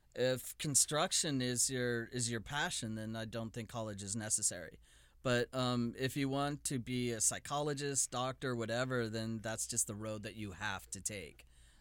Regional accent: Fox Chapel, Pennsylvania, United States; Pittsburgh, Pennsylvania, a suburb of Pittsburgh called Fox Chapel.

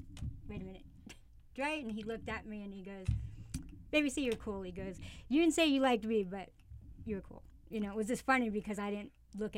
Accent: San Jose, California, United States; Well, I know Sway from the KML days, from the Wake Up Show, because I'm from San Jose, you know, and they were doing the show in, you know, San Francisco.

